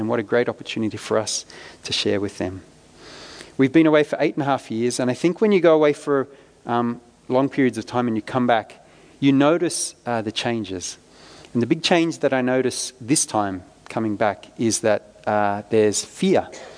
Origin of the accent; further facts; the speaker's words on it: Wentworthville, New South Wales, Australia; I grew up in Wentworthville